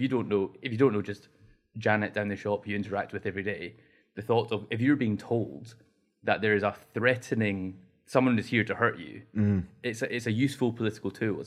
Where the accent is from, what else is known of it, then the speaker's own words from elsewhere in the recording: Scotland, United Kingdom; I think Scottish people like to, like, as a Scot, I saw your fucking weird shit about the England flag. And I was like, well, thank God that's not my country.